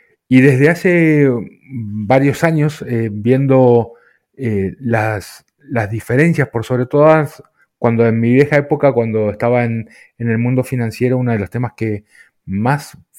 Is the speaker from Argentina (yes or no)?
yes; Argentina; born there; moved away; also born or lived in United States; Yo puntualmente nací en la Argentina, me formé profesionalmente en los Estados Unidos y apenitas un poco en Europa.